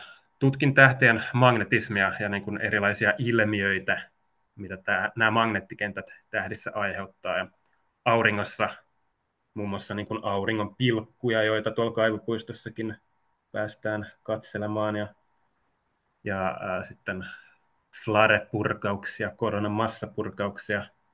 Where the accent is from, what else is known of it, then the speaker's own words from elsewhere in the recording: Helsinki, Uusimaa, Finland; Eli olen itse siis Helsingistä. Helsingissä edelleen asun